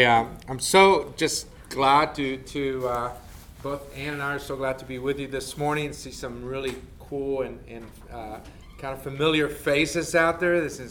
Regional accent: Matamoros, Tamaulipas, Mexico; I grew up in Mexico, and I'm one of those kids that as my mom is ready to have me. This is living in the border town of Matamoros.

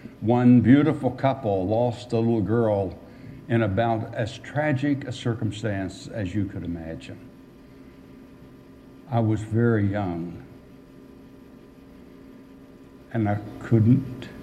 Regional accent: West Virginia, United States; moved away as an adult; also born or lived in Arkansas; I was born and reared in West Virginia. Made my way to Fried Hardeman College, and then to Harding College, and then to Northeast Arkansas for 10 years in the 60s

